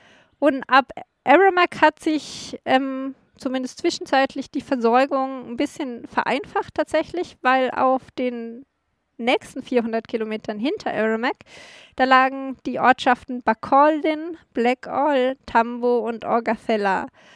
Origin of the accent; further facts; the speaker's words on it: Eberstedt, Germany; ich weiß gar nicht, wie viel mein Heimatdorf Eberstedt-Burg an Einwohnern hat